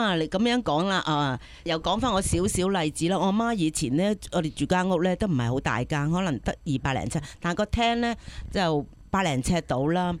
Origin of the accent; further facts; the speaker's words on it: China; 咁我哋中國人啊嘛，中意飲茶